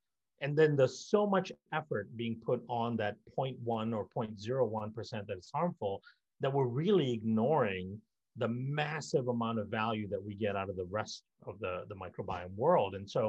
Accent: India; also born or lived in Malaysia; I grew up in India and Malaysia

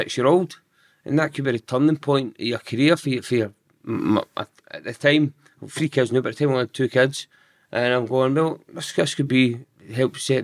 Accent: Giffnock, Scotland, United Kingdom; Giffarnock. So I'm still in Giffarnock now

